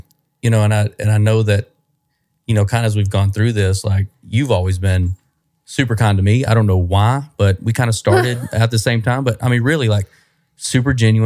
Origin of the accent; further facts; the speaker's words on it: Greenville, Texas, United States; I'm nobody from nowhere. You know, at the end of the day, like I'm 5 generations from Greenville, Texas, you know?